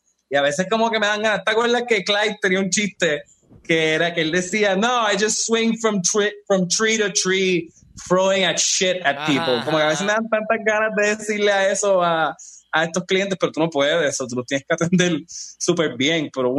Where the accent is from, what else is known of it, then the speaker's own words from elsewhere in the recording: Puerto Rico; yo soy blanco, claro, y yo soy puertorriqueño, mis papás son puertorriqueños, mis abuelos son puertorriqueños